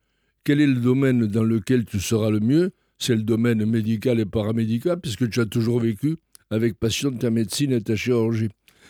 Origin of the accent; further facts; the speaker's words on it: Molière, Constantine Province, Algeria; born there; Je suis né en Algérie, à Molière-Boukaïd, dans le Constantinois.